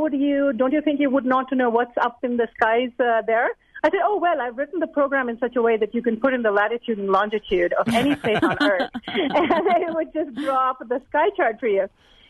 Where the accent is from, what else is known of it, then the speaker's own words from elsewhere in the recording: Delhi, India; Well, I was a young girl growing up in Delhi